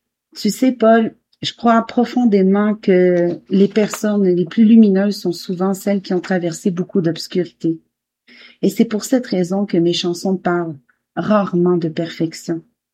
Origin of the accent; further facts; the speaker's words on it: Quebec, Canada; j'ai grandi au Québec, dans les Laurentides, une région qui a profondément façonné la personne que je suis devenue aujourd'hui.